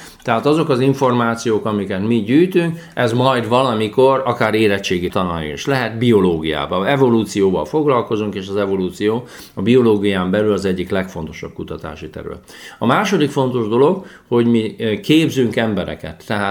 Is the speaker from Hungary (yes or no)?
yes; Kazincbarcika, Borsod-Abaúj-Zemplén, Hungary; also born or lived in Miskolc; Kazincbarcikán nőttem fel, Miskolcon születtem, Kazincbarcikán nőttem fel